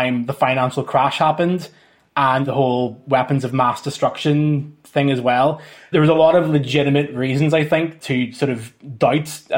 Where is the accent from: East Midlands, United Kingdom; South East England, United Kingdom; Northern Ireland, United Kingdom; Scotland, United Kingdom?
Northern Ireland, United Kingdom; Belfast; I'm from Belfast.